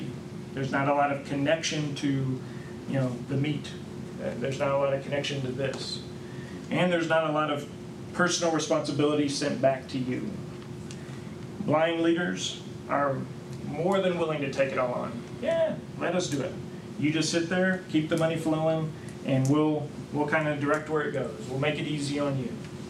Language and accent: English; Texas, United States; I grew up in East Texas. And I know growing up what this looked like was that most of the churches were very small.